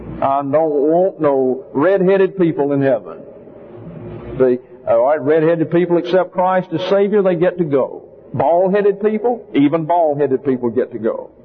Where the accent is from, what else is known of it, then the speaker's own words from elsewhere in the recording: the South, United States; because I am from the South, and many times I have been said to need an interpreter.